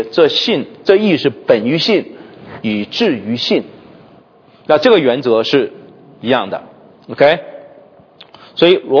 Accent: China; 我们中国人整个对救恩的认识时间非常的短的

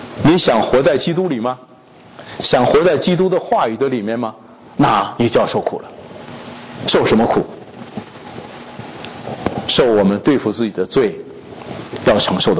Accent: China; 我们中国人有智慧哈

